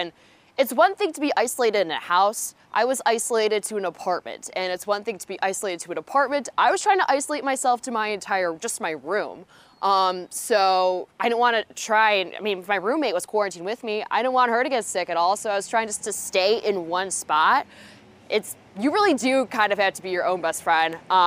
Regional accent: Chicago, Illinois, United States; I was actually planning on going home that weekend because I'm from Chicago and I was planning on seeing my parents that weekend.

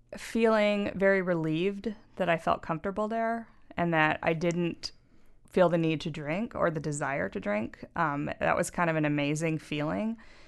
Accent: Texas, United States; I grew up in Texas, and I idolized Molly Ivins

